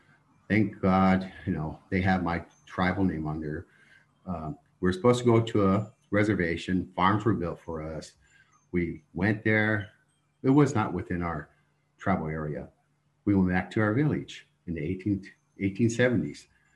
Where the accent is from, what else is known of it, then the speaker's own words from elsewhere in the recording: California, United States; We're from the San Joaquin Valley. Actually, we're from the Sequoia National Forest, Human Lake Ranger District.